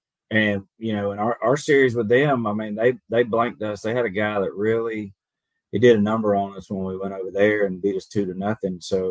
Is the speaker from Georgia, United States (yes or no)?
yes; Columbus, Georgia, United States; I'm from Columbus. I grew up in Columbus.